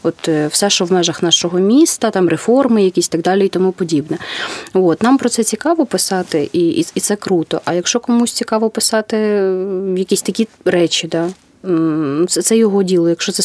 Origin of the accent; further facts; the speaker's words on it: Vinnytsia, Vinnytsia Oblast, Ukraine; Да, я з Вінниці.